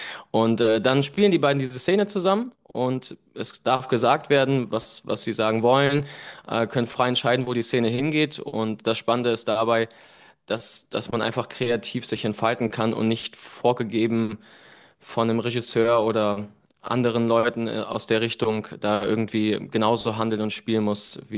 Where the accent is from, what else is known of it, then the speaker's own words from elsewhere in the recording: Cologne, North Rhine-Westphalia, Germany; ich komme aus Köln.